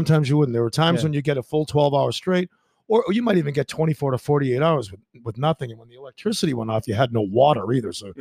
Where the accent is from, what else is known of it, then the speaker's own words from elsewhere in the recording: Boston, Massachusetts, United States; moved away as an adult; like in the United States, when I'm from Boston, I could never get a girl to go out on a date